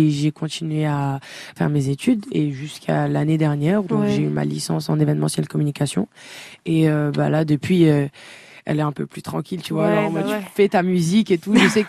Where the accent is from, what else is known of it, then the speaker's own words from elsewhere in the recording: Nanterre, Île-de-France, France; Moi, je suis originaire de Nanterre